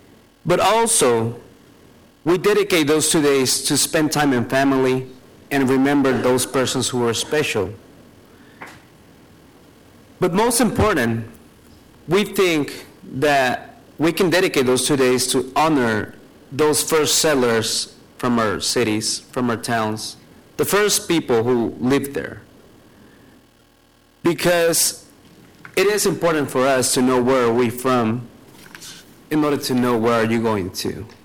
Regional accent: San Martin Duraznos, Oaxaca, Mexico; first language Mixteco; English is a second language; I am from Mexico. I'm born in a small village called San Martin Duraznos in the Mixteca Baja region of the state of Oaxaca. I am an active Mixteco speaker, which is my native language there in my village.

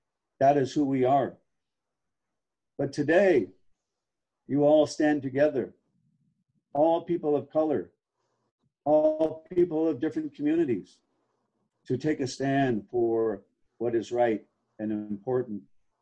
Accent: Oregon, United States; You know, I grew up in Columbia Villa when I was a kid. I lived on Savis Island. I was poor

